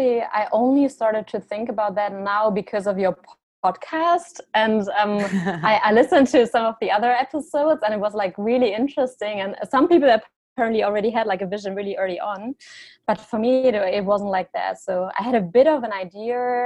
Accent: Dortmund, North Rhine-Westphalia, Germany; English is a second language; moved away as an adult; now in Hong Kong, Hong Kong; But yeah, I am from Dortmund and I lived there the first 19 years of my life. And then, yeah, right after school, I knew that I wanted to leave.

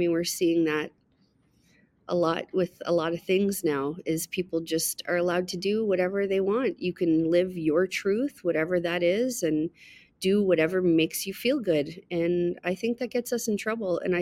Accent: Ottawa, Ontario, Canada; I was born and raised in Ottawa. actually right here where the church is. It's called Vanier. And it's kind of looked at like the armpit of Ottawa. It's a pretty low-income neighborhood.

